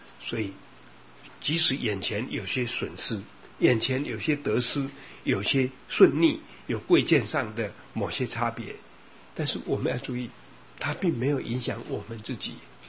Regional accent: Taiwan; 你我说我是从台湾来的。

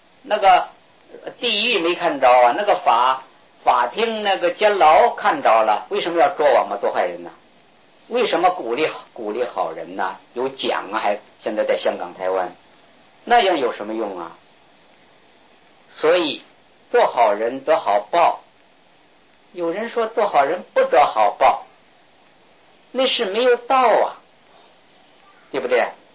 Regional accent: northern China, China; 我们那儿出这个东西，我是北方人嘛，慢得很。

